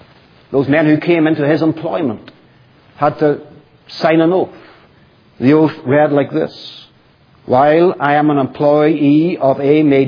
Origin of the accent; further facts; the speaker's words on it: Northern Ireland, United Kingdom; I'm not from America, obviously. I'm from Northern Ireland.